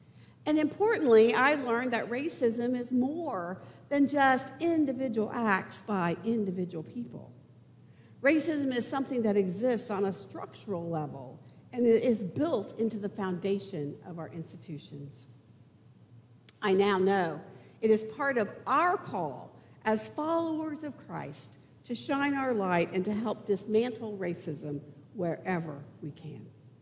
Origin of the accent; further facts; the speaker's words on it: Indiana, United States; now in Louisville, United States; Although I grew up in Indiana, Kentucky was the region I knew best